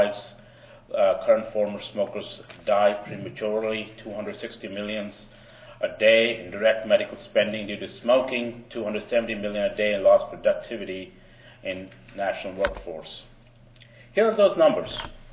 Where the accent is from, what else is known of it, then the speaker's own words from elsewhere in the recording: West Virginia, United States; And we are from West Virginia, a tough place to regulate tobacco.